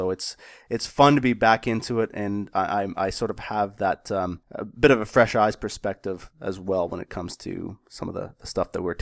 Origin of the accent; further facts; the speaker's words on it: Canada; As a Canadian and a hockey player